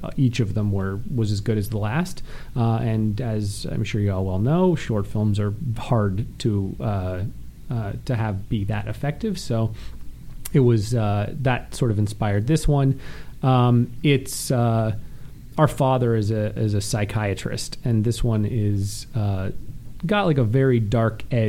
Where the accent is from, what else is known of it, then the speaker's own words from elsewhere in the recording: Canada; I was born and raised in Canada, but my family all has Polish roots.